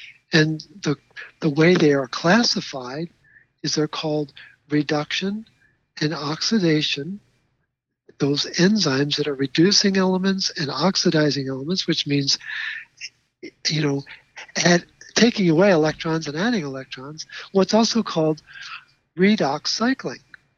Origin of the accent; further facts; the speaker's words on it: Baltimore, Maryland, United States; I'm a city boy. I mean, I grew up in Baltimore.